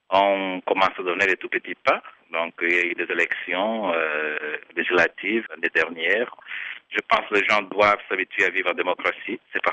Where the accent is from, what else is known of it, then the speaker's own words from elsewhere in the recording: Angola; c'est la fête pour tout le peuple et c'est chez nous en Angola.